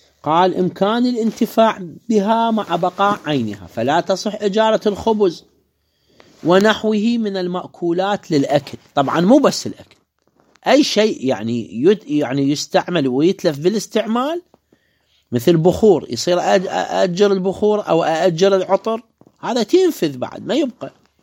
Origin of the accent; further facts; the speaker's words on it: Iraq; شايفين اكو محلات عندنا في بغداد شايفها اني في الحله باب المشهد